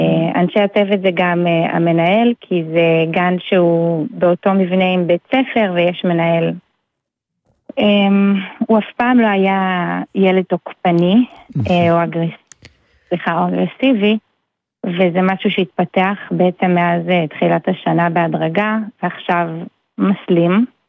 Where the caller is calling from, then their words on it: West Coast, United States; יש לי קול שקט, כי אני מדברת מארצות הברית, ואצלנו לילה